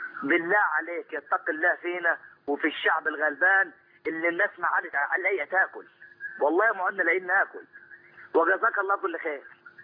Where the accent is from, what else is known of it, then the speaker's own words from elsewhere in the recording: Port Said, Port Said Governorate, Egypt; انا من بورسعيد